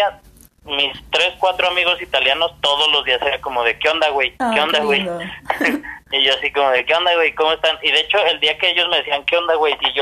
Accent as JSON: {"language": "Spanish", "region": "Aguascalientes", "country": "Mexico", "said": "yo soy de México, soy de Aguascalientes, yo soy de acá."}